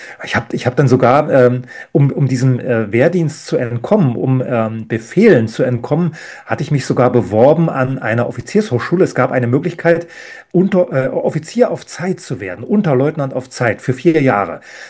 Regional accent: East Germany, Germany; Ich muss wieder zurück zu meinen Wurzeln, zu dem, wo ich herkomme. Ich muss das nach außen tragen. Wenn schon ein Ostdeutscher so eine Position hat, wenn ein Ostdeutscher an so einer westdeutschen Elite-Universität sprechen darf

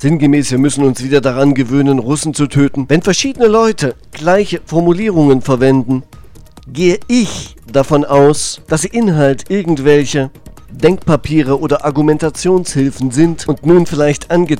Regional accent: Thuringia, Germany; Zum Schluss noch Lustiges aus meiner Heimat Thüringen.

